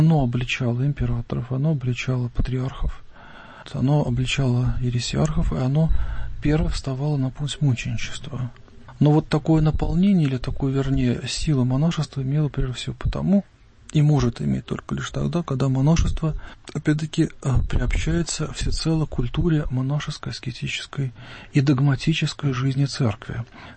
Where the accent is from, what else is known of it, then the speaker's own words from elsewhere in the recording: Saint Petersburg, Russia; я хотя приехал из Петербурга, был там воспитан, и воспитание неплохое достаточно получил